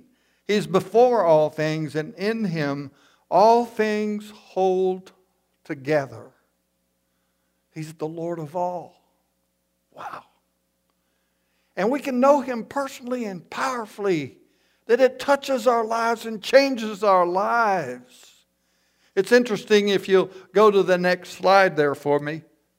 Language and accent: English; Memphis, Tennessee, United States; born there; I grew up in church. I was born in Memphis, Tennessee, went to Bellevue Baptist Church with my parents